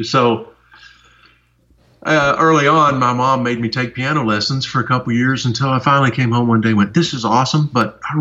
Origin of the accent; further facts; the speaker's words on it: Townsend, Tennessee, United States; I grew up in Townsend, Tennessee, in the Smokies. Great place to grow up, right in the mountains, right at the edge of the national park.